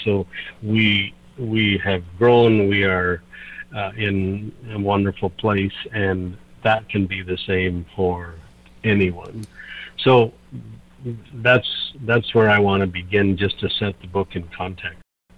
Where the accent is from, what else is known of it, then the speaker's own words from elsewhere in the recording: British Columbia, Canada; born there; Well, I was born in British Columbia, born to a Christian family, grew up loving the Lord, knowing the Lord, went to a Christian school.